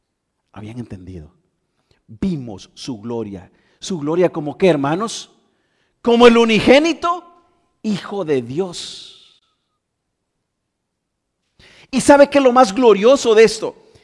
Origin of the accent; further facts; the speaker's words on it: El Salvador; Como buenos salvadoreños, comemos panes con pollos todos hasta el fin del año